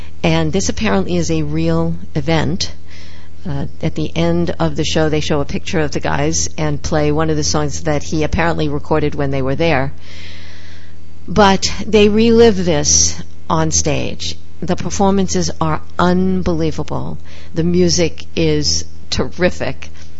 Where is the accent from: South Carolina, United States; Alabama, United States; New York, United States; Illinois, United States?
New York, United States; New York City; now in Sarasota, United States; I am born and bred. I am a New Yorker. You know, they say, once a New Yorker, it doesn't matter where you live, you're always a New Yorker.